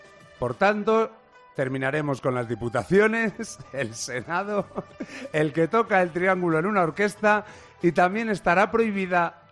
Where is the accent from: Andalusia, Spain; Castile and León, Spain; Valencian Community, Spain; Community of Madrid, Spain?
Castile and León, Spain; Salamanca; Lo siento mucho, además yo soy de Salamanca, entenderás que me duele